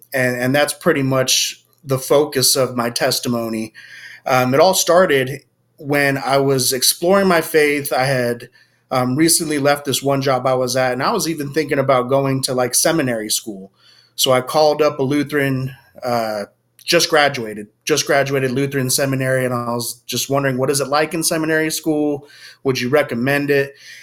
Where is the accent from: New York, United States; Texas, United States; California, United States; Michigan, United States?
Texas, United States; San Antonio; I'm from San Antonio, Texas.